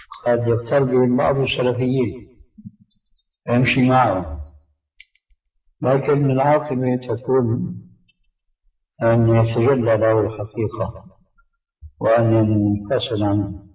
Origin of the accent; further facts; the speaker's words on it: Syria; اللي عندنا في سوريا كتب هذه العبارة في بعض المعلومات